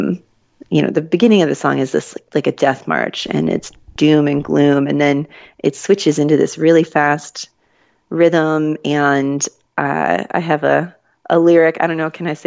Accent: Florida, United States; That's the name of a species of cicada that I grew up listening to in Florida.

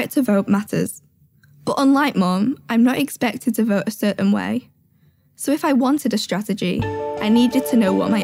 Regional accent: Warrington, North West England, United Kingdom; My granddad and a man called Len England formed the Labour Party in Warrington. It's my hometown too.

